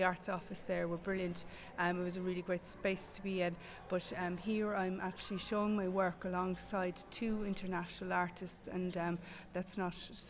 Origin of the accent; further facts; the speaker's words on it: Galway, Connacht, Ireland; I grew up in Galway City.